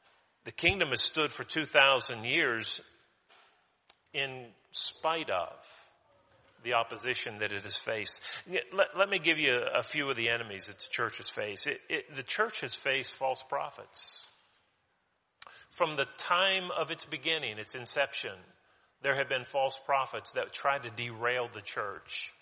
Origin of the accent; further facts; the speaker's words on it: United States; You know, I'm an American. I'm a proud American.